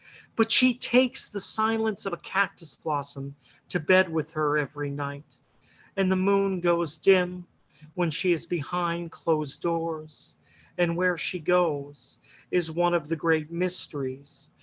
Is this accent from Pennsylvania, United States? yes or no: yes; Greensburg, Pennsylvania, United States; I grew up in Greensburg